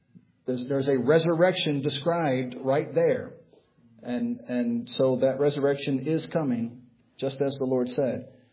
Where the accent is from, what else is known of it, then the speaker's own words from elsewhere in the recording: United States; Now, I am an American.